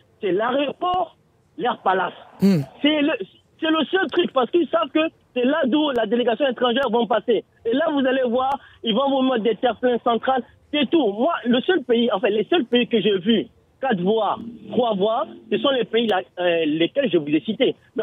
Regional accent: Guinea; also born or lived in Gabon; Je suis guinéen, mais j'ai fait le Gabon

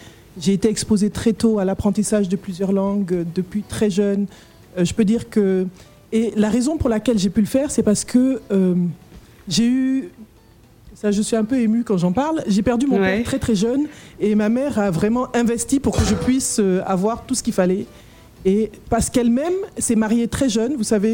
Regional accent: Côte d’Ivoire; also born or lived in France / Senegal; Oui, en fait, j'ai grandi en partie en Côte d'Ivoire et en France. Donc, j'ai fait les navettes entre Paris, Dakar, Abidjan.

